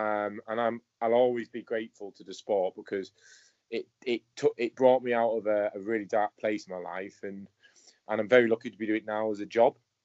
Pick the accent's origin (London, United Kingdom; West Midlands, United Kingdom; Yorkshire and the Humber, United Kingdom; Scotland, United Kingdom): Yorkshire and the Humber, United Kingdom; Hull; I'm originally from Hull, but I'm based at the Centre of Excellence, where the Paralympic team is based, alongside with the Olympic team.